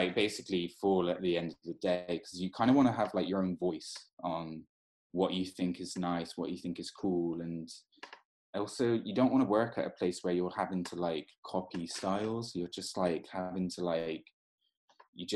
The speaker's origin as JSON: {"language": "English", "country": "United Kingdom", "said": "for me as a Brit, I'm just basically like staying in."}